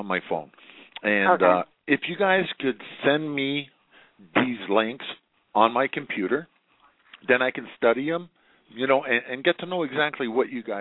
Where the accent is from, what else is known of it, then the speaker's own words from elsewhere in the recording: Canada; because I'm a Canadian